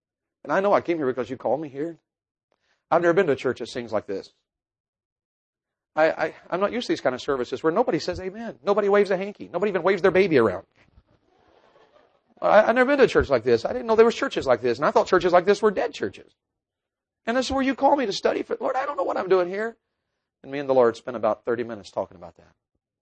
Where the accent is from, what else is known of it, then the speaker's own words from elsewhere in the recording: the South, United States; Being a Southerner, I had a hard time with having a Yankee roommate.